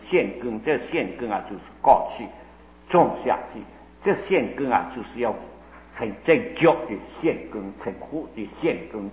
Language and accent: Chinese; Guangdong, China; now in Taiwan; 我是广东人啊